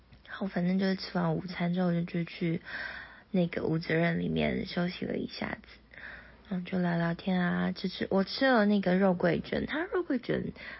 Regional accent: Pingtung County, Taiwan; 毕竟我是屏东的小孩

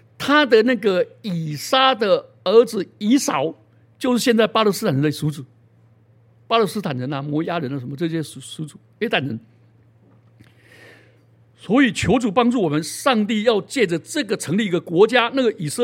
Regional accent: Taiwan; 我们台湾人讲的更有趣哦

